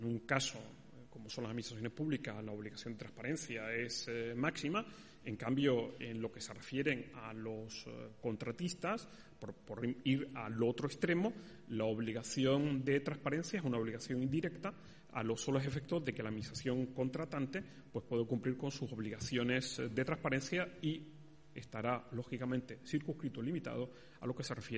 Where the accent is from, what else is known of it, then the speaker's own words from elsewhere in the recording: Canary Islands, Spain; hacía visitas a mi tierra, a Canarias